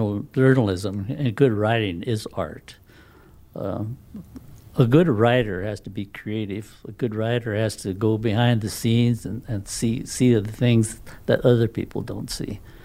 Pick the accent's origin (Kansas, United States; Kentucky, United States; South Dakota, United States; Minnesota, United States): South Dakota, United States; Well, you know, I was born and raised on the Pioneer Reservation and didn't know much about any of the communities outside of the reservation except for the border towns like Rushville, and Gordon, Chatham.